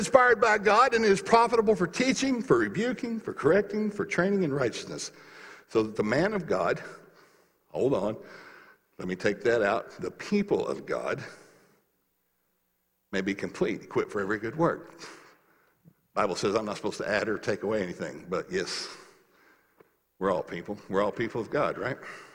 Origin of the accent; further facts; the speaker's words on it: the South, United States; now in Seattle, United States; You guys know I come from the South. I claim Seattle's home because they're different.